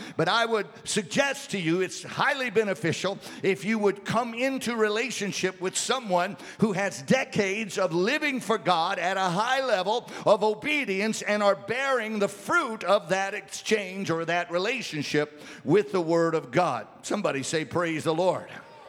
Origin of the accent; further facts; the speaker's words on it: Baton Rouge, Louisiana, United States; Oh, Elder B.A. Spell in Baton Rouge, my hometown. I didn't know anything about Pentecost. I didn't know what he was doing there. I grew up under the shadow of that my whole life.